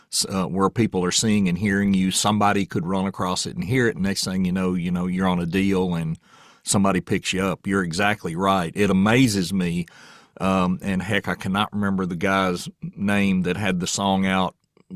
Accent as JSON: {"language": "English", "country": "United States", "said": "I'm from Rutherford County. I did not grow up here either. I'm a transplant."}